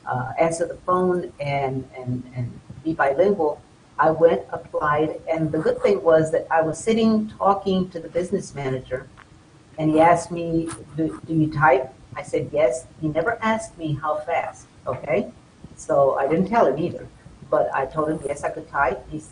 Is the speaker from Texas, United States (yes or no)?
yes; Lubbock, Texas, United States; moved away as an adult; I fortunately moved away from my hometown of Lubbock, Texas, after my career took off in the labor movement